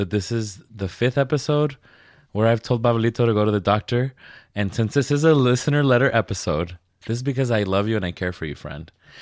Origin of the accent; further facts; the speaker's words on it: Bronx, New York, United States; born there; I am a Dominican, and I was born in the Bronx, New York.